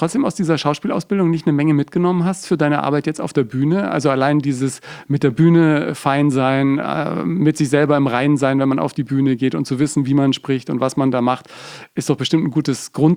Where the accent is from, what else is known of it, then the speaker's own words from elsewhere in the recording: Bavaria, Germany; accent: Franconian; Die hat mir meinen ganzen fränkischen Dialekt rausgeknechtet